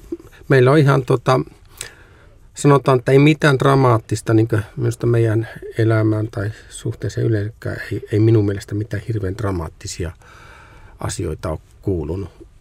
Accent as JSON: {"language": "Finnish", "town": "Oulu", "region": "North Ostrobothnia", "country": "Finland", "said": "mä oon siis Oulusta kotoisin"}